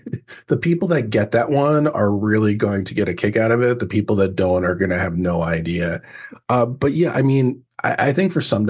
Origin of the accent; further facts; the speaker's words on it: New Jersey, United States; now in San Diego, United States; So, I am coming to you from San Diego, although I never call myself a Californian. I grew up in the East Coast and Jersey, very proud Jerseyan. Moved out here about 13 years ago